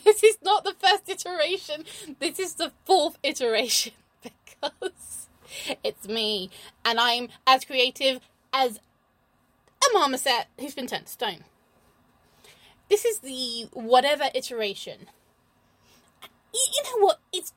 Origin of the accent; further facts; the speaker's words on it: England, United Kingdom; I'm too polite to say because I'm English and we don't